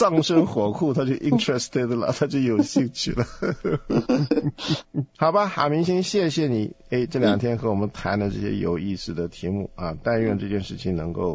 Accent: China; 因为我们从中国来嘛，对中东的地方的文化历史不是这么熟悉，

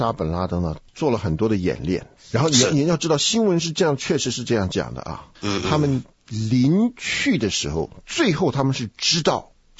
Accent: China; now in United States; 像我是中国来的移民

